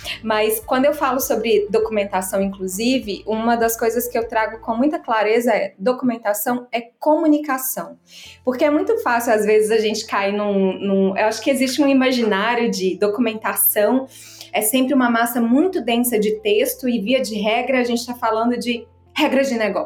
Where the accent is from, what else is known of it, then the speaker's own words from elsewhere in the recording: Belo Horizonte, Minas Gerais, Brazil; Bem, eu sou mineira de Belo Horizonte.